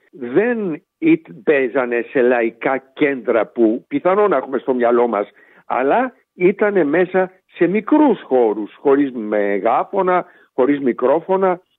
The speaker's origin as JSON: {"language": "Greek", "town": "Kokkinia", "region": "Attica", "country": "Greece", "tie": "born or raised there", "said": "Γεννήθηκα και μεγάλωσα στην Κοκκινιά."}